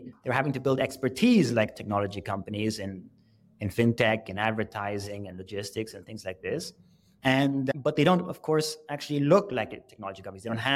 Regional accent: New York, United States; which is really, as a New Yorker, really is the boonies for us.

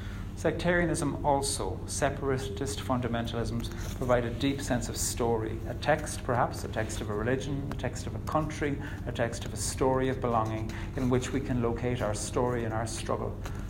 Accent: Ireland; We need to tell that story as Irish people when it comes to civic reckoning.

